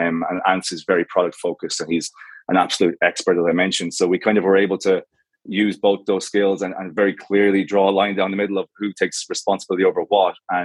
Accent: Galway, Connacht, Ireland; accent: Irish; you might have guessed from the accent, like it might have thrown you, but I'm Irish. So I grew up in the West Coast in Galway. I went to uni there.

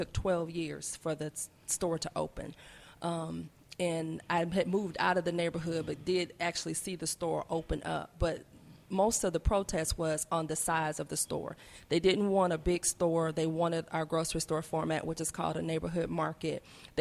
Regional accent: Atlanta, Georgia, United States; The thing about it is that, and I grew up in Atlanta, and I'm 50, almost 51 years old. In my 50 years and growing up near that area, there was never a grocery store.

